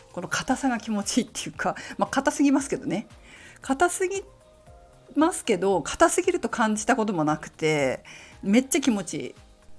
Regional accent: Fukushima, Japan; もともと福島県出身ですので、夏になると臭いキレっていうの、なんか草の匂いがすごくするようなところですから、

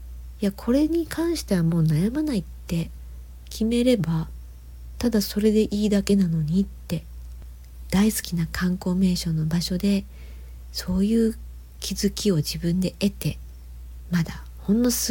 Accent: Kansai, Japan; accent: Kansai dialect; 私は普段は関西弁なので面白いなって

